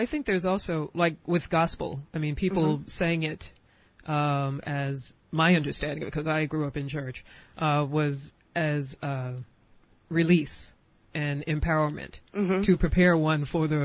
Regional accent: South Carolina, United States; also born or lived in New York; Partly I was in New York, but I spent a lot of my time growing up in South Carolina.

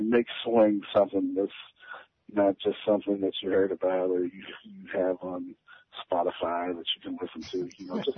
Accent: Pittsburgh, Pennsylvania, United States; hey, man, I'm from Pittsburgh.

